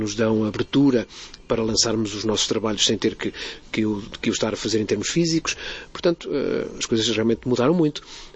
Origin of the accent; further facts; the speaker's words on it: Trás-os-Montes, Portugal; Eu sou transmontano, tinha vindo para o Porto estudar.